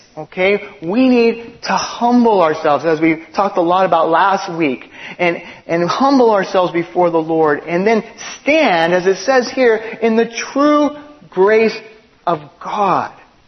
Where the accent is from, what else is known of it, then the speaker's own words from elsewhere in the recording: Los Angeles, California, United States; I grew up in East LA, and the Latin culture really loves to give big old kisses on the cheek all the time.